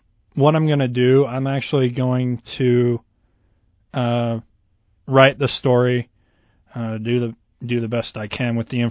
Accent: Utah, United States; I'm originally from the Wasatch Front, so.

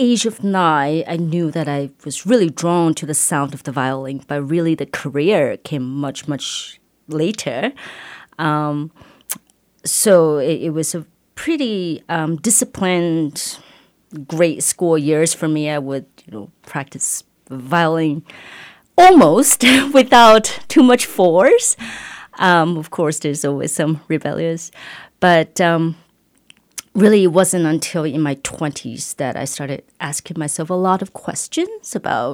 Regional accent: Taiwan; now in United States; I'm originally from Taiwan, and I moved to the Valley with my family about a year and a half ago.

